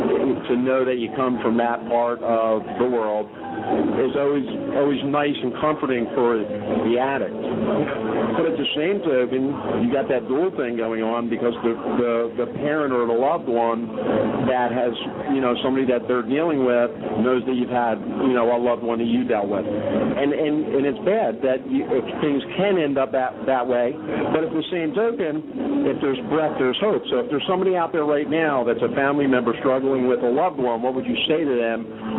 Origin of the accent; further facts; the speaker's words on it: Florida, United States; We came up here from Florida, and you know, I was expecting it to be really nice up here and all of that, and we step into the place, and it's like more humid in here than it is in South Florida.